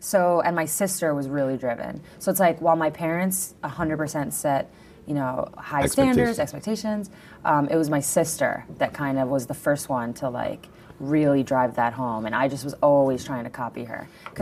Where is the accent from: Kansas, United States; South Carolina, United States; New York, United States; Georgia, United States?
New York, United States; No, I'm from Long Island.